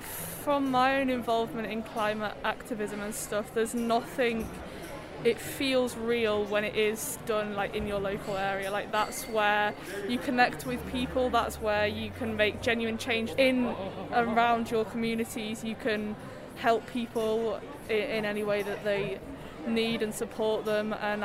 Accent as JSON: {"language": "English", "town": "Edinburgh", "region": "Scotland", "country": "United Kingdom", "said": "I'm here from Edinburgh today."}